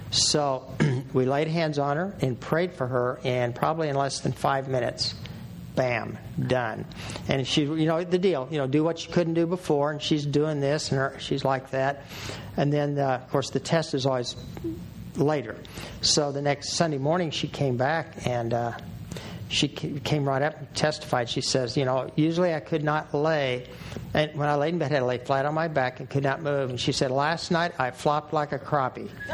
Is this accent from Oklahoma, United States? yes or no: yes; Oklahoma, United States; I grew up hunting in Oklahoma, primarily quail.